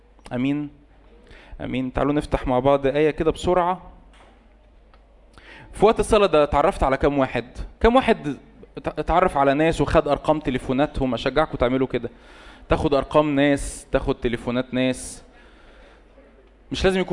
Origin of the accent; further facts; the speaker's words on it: Egypt; بس أنا عارف إن إحنا كمصريين لسه محتاجة دماغنا تتظبط في القصص دي